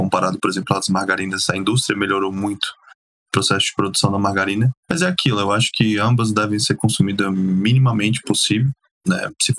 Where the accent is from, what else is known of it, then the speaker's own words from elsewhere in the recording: Minas Gerais, Brazil; Pô, eu sou mineiro, vou comer mineiro.